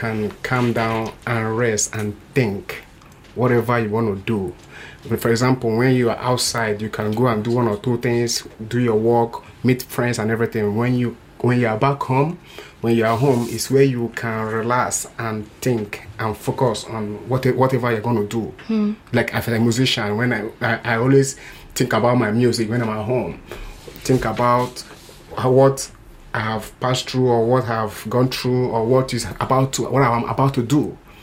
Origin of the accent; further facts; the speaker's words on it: Nigeria; I'm from Nigeria